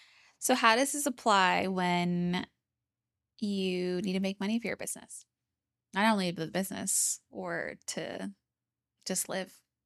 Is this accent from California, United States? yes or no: yes; California, United States; And I was like, I never even thought about money when I grew up in California.